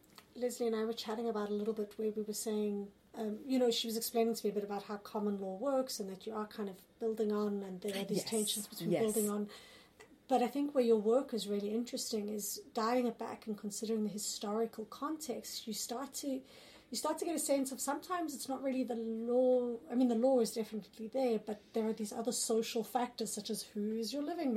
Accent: South Africa; now in Canada; I'm from South Africa, and I know that colonial histories, you know, living in Canada now, they come up constantly

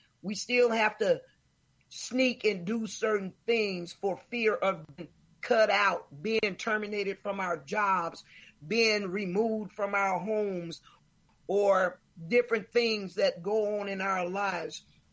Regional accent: Indianola, Mississippi, United States; I am from the Delta. My parents worked in Indianola, Mississippi. I am from Indianola, Mississippi. So this is all familiar to me.

